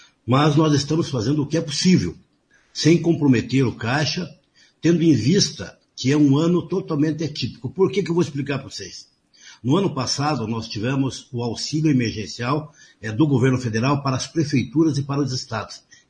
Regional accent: União da Vitória, Paraná, Brazil; da minha terra natal, de União da Vitória.

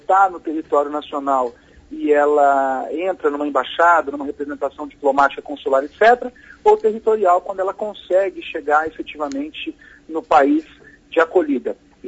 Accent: Brazil; é amparar o estrangeiro, como nós brasileiros também. Quando vamos no exterior, gostamos de ser amparados.

